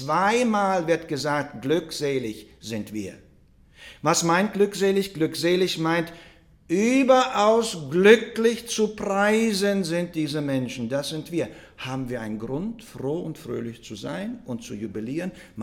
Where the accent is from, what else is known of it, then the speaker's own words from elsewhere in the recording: Russia; now in Germany; Ich komme aus Russland. Ich bin in Russland geboren, Deutschland auch.